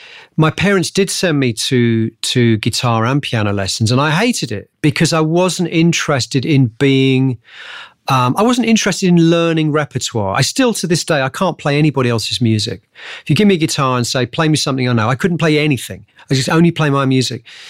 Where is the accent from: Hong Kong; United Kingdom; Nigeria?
United Kingdom; Hemel Hempstead, East of England; I grew up just outside of London, a place called Hemel Hempstead.